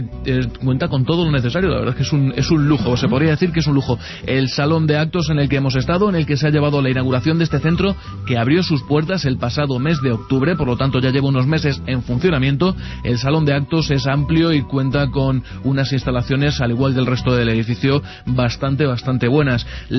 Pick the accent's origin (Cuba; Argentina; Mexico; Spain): Spain; Madrid, Community of Madrid; los madrileños de siempre, los que llevamos pues toda la vida aquí y que al fin y al cabo pues todos somos madrileños